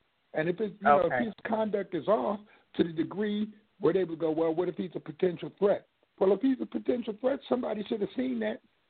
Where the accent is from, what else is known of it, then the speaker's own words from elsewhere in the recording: Harrisburg, Pennsylvania, United States; and I grew up in Harrisburg, Pennsylvania